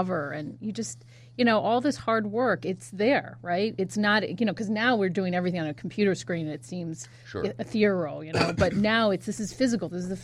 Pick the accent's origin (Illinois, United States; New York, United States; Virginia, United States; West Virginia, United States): Illinois, United States; Chicago; I come from Chicago where there are murders all the time.